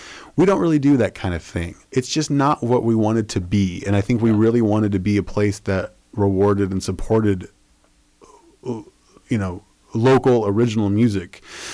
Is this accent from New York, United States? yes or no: no; Terre Haute, Indiana, United States; I'm from Terre Haute, Indiana, so we're going to have to take it down.